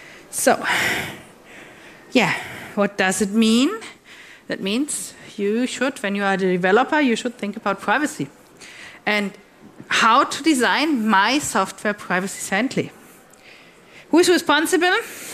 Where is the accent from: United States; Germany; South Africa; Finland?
Germany; Northern Germany; I'm from Northern Germany, born in Northern Germany.